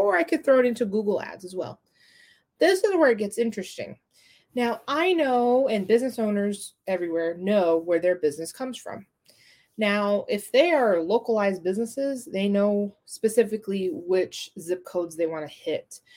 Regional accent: Mexico; Okay, because I am from Mexico originally. I was born there.

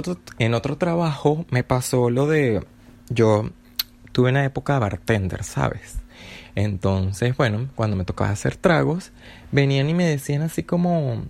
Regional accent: Venezuela; accent: Venezuelan; ¿Será que porque yo tengo la tonada venezolana, no me entienden o simplemente deciden no entender?

